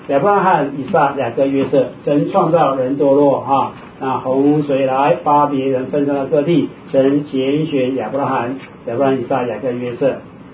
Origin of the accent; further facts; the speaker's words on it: China; 像我们中国人算岁对不对哈？